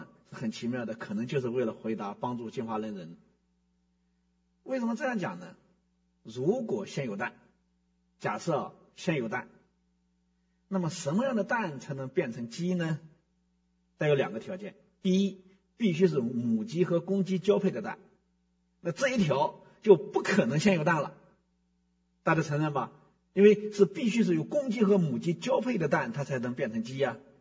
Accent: China; 就聊到我们这个中国人的思想

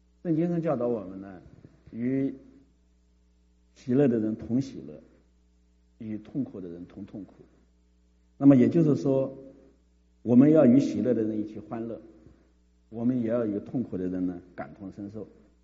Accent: China; now in United States

